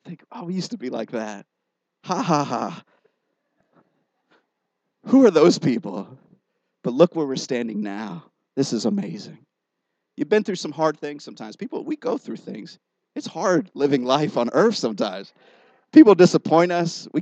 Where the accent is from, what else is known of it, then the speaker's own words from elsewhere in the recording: Youngstown, Ohio, United States; Of course, I'm from Youngstown, Ohio, so I don't know.